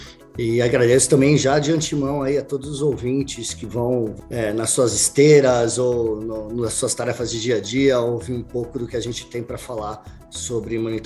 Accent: Santos, São Paulo, Brazil; eu sou de Santos, São Paulo, família de advogados, meu pai tem um escritório lá em Santos

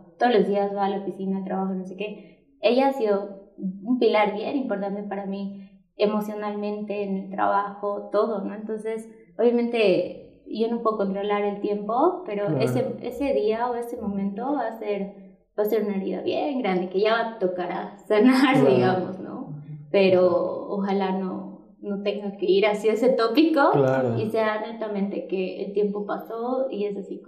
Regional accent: Argentina; moved away; mi mamá tenía, cuando nos vinimos de Argentina, varios trámites quedaron inconclusos.

